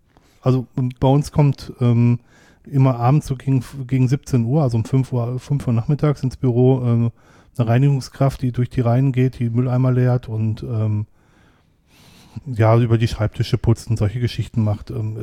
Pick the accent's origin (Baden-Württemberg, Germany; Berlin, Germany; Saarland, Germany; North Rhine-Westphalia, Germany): North Rhine-Westphalia, Germany; ich komme ja aus dem Ruhrgebiet